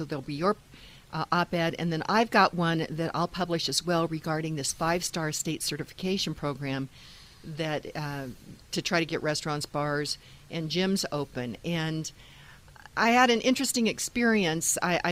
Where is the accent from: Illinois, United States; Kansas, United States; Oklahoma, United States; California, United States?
Kansas, United States; I don't know if you ever drive there, but I'm from Kansas.